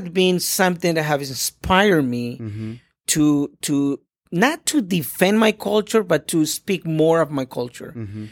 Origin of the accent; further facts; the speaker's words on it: Guatemala; In my case, I'm from Guatemala.